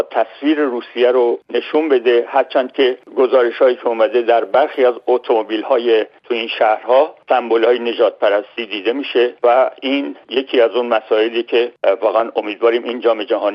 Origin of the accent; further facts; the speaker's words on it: Iran; ما چون ایرانی هستیم به نوبه خودم آرزو میکنم که تیم ملی ایران موفق بشه.